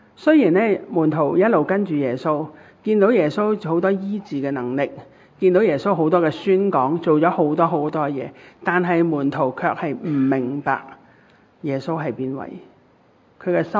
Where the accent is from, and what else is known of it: Hong Kong